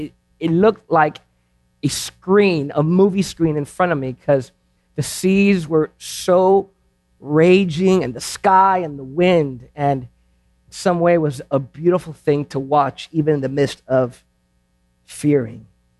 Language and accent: English; Florida, United States; And out there, because I'm from Florida, the ocean is really just a mile and a half from my church building.